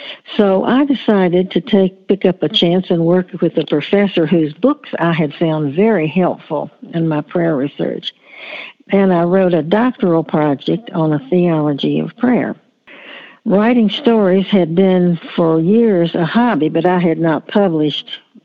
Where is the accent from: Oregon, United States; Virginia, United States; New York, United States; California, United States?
Virginia, United States; Well, I am now retired and living in North Carolina, but I grew up in Virginia and in a large church-going family